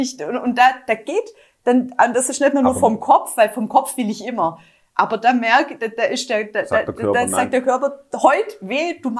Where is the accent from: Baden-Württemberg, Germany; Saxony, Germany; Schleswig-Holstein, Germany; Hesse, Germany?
Baden-Württemberg, Germany; Backnang; also born or lived in Stuttgart; Ganz ursprünglich komme ich aus Backnang.